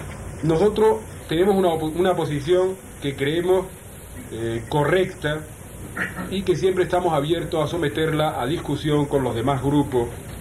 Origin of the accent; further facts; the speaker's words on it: Andalusia, Spain; Porque yo soy andaluz y muchas veces lo digo